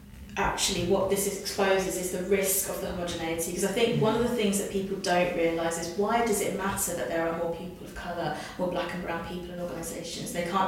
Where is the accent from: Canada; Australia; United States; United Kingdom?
United Kingdom; London; I am from London or the proximity